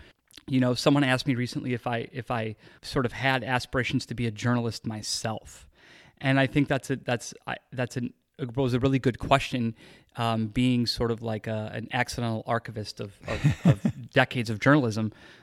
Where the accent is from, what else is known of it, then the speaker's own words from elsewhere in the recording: Cleveland, Ohio, United States; But I grew up in Cleveland in that world, and got into writing and poetry as a young person.